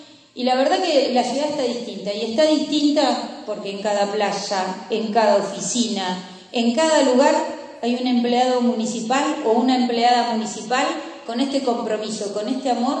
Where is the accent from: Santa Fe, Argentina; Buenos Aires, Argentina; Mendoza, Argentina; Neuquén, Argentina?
Neuquén, Argentina; Yo soy neuquina. Nací en el Castro Rendón, vivo acá en la ciudad, la recorro todos los días